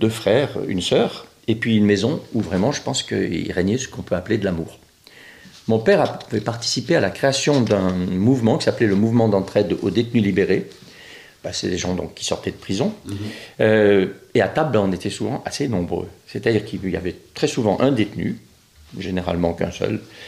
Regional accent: Montélimar, Auvergne-Rhône-Alpes, France; born there; Je suis né à Montélimar, en France, donc en octobre 45.

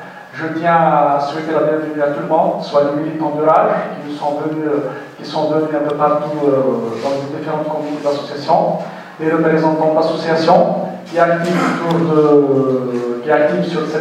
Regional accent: Algeria; Il ne faut pas oublier notre passé en tant qu'Algérien qui a souffert de l'indigénat

